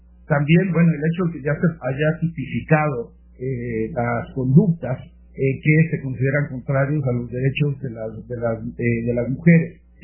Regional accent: Mexico; yo creo que debemos reconocer como sociedad mexicana los grandes avances

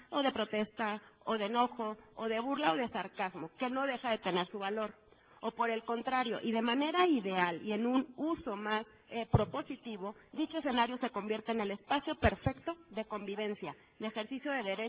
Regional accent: Mexico; porque al fin y al cabo soy una mexicana y una ciudadana votante

